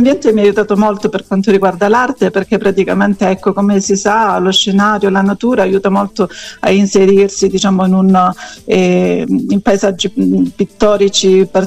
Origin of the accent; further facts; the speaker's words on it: Pietrenere, Calabria, Italy; also born or lived in Palmi; sono nata a Palmi e ho vissuto, diciamo, praticamente gran parte della mia vita in un paesino piccolino chiamato Pietrenere